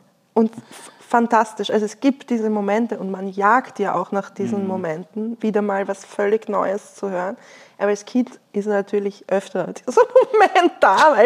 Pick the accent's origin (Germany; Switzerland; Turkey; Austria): Austria; Lower Austria; Also weil, wie gesagt, ich bin im Waldviertel aufgewachsen, es gab nicht endlos viel zu tun.